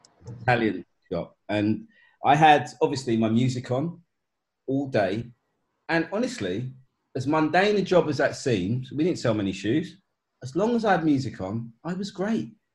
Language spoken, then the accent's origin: English; Hackney, London, United Kingdom; We didn't have a lot. We grew up in Hackney.